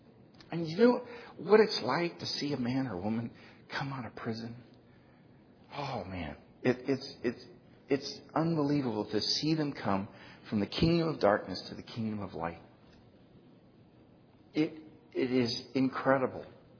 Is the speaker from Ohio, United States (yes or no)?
yes; Ohio, United States; born there; I was born in Ohio